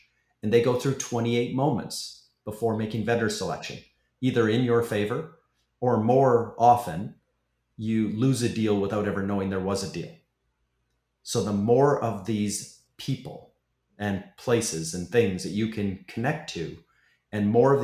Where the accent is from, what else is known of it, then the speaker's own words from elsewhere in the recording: Canada; now in Florida, United States; I am Canadian, so it used to be heat, not air conditioning. But now I'm in Florida, so it's all about air conditioning.